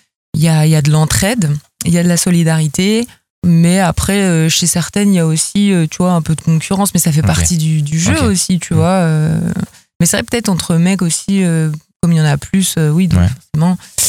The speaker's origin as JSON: {"language": "French", "town": "Lille", "region": "Hauts-de-France", "country": "France", "tie": "born there", "said": "Ouais, je suis née à Lille."}